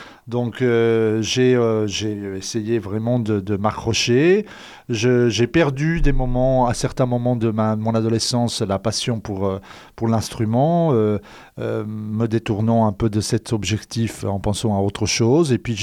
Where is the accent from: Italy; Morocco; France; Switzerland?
Italy; Calabria; je viens d'une région de l'Italie, la Calabre, donc tout au sud, qui est une région qui, il y a 35 ans, était assez sinistrée culturellement